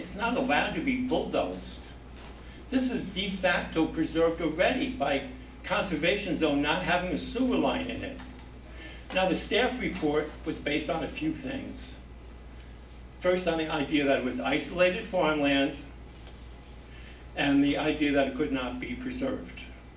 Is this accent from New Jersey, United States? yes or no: yes; Phillipsburg, New Jersey, United States; I'm from Phillipsburg.